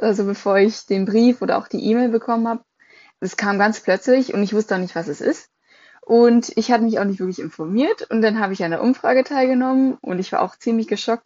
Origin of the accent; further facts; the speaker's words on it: Switzerland; Ich bin 18 Jahre alt. Ich bin Schweizerin, also ich bin hier aufgewachsen und geboren.